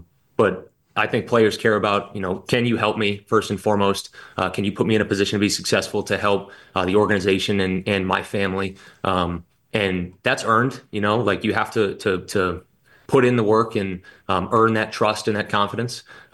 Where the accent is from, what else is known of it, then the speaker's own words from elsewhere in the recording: Midwest, United States; You know, I grew up in the Midwest, certainly very aware of the history with the Chicago Bears